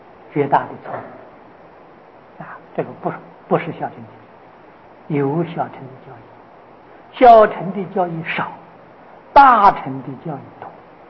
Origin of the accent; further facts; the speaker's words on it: China; 适合我们中国人的需求